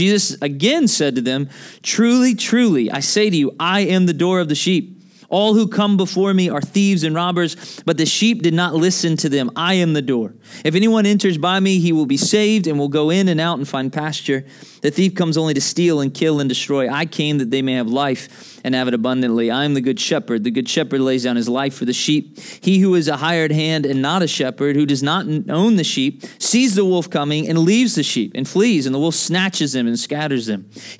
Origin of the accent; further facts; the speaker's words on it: Memphis, Tennessee, United States; But yeah, we're from Memphis, Tennessee, which is, well, I was born and raised in Memphis.